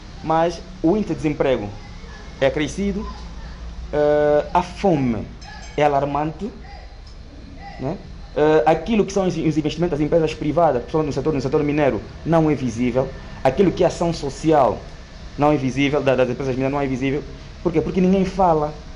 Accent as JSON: {"language": "Portuguese", "region": "Luanda", "country": "Angola", "tie": "born or raised there", "lives_now": "Lunda Norte, Angola", "said": "Sou natural de Luanda, do município de Kazenga. Já vivo na Lunda Norte há mais de 18 anos, né? E sinto-me bem aqui, estar aqui na Lunda Norte. E também, então, essa acho que é a segunda província que eu escolhi para ser natural."}